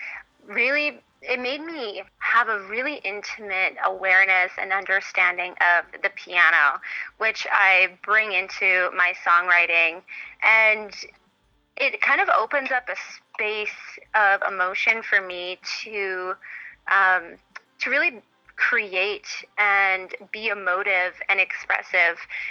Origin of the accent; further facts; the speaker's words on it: Saskatchewan, Canada; I bleed green because I'm born and raised in Saskatchewan